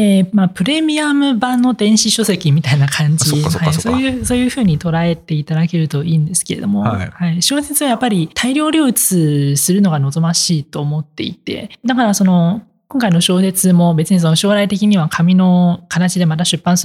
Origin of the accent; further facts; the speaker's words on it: Taiwan; first language Taiwanese Mandarin; Japanese is a second language; 私の母語は台湾の中国語、つまり繁体字の方ですけれども、